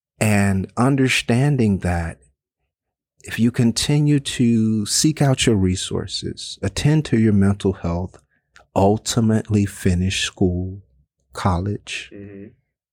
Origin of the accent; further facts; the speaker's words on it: the South, United States; And man, we're from the South.